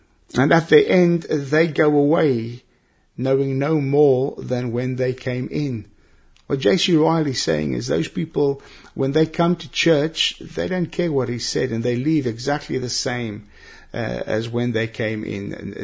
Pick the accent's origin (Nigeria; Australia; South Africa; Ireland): South Africa; moved away as an adult; now in United Kingdom; You know, I'm South African, and when I first came to the United Kingdom and started preaching